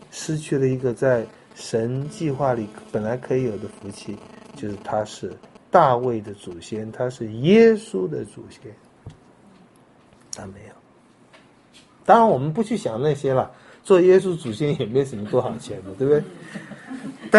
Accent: China; 各位，我不知道我们中国人大概很能体会这个吧。

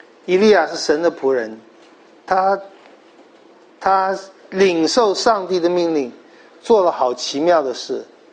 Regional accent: China; 碰到我们人，尤其我们中国人，都被吃掉了。

